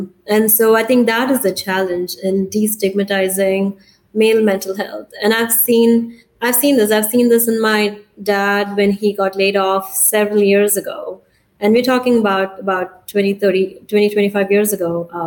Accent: India; I'm Indian. I'm originally from India.

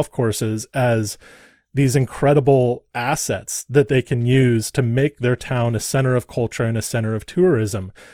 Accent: Santa Barbara, California, United States; I grew up in Santa Barbara, California. Beautiful courthouse.

